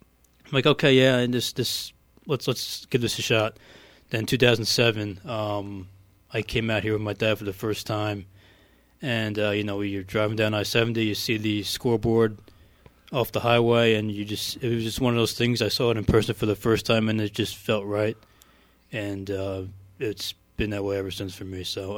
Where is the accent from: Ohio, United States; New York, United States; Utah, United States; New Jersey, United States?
New Jersey, United States; So I'm from New Jersey, and I was a Royals fan since I was 10 years old, 2005.